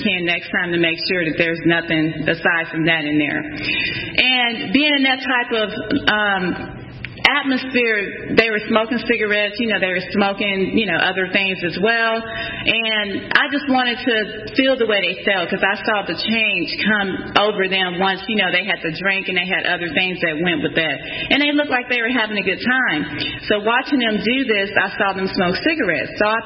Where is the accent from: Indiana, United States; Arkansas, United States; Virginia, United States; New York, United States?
Arkansas, United States; Forest City; born there; So what it was like, I was born in Forest City, Arkansas, but I was not raised there.